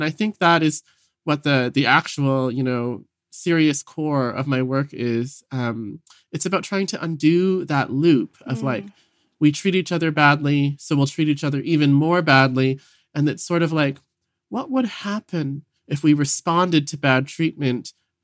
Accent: Vancouver, British Columbia, Canada; You know, I grew up in Vancouver as like a little gay kid.

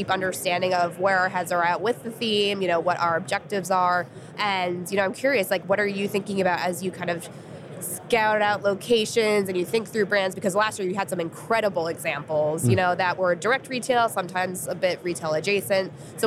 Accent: New Jersey, United States; obviously born and raised in New Jersey, so I'm very much a New York City gal

